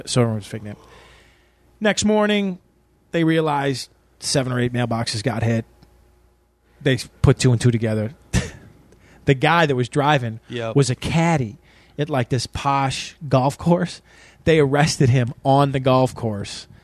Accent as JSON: {"language": "English", "town": "Chicago", "region": "Illinois", "country": "United States", "said": "I'm like, listen, dude, I'm from Chicago."}